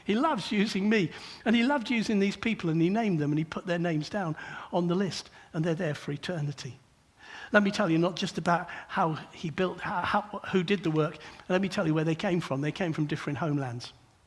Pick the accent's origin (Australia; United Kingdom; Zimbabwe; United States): United Kingdom; Luton, East of England; and I'm from Luton originally.